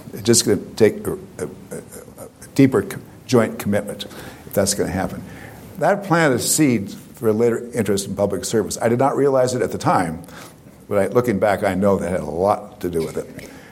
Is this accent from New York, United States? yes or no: no; Helena, Montana, United States